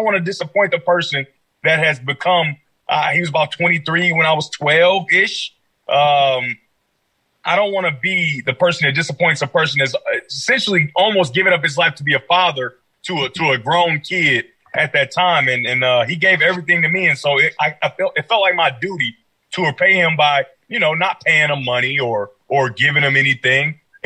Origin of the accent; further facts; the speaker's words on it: Detroit, Michigan, United States; I don't know where everybody else is from that was in my class, but I'm from Detroit, right? And so it's a ton of distractions on every level.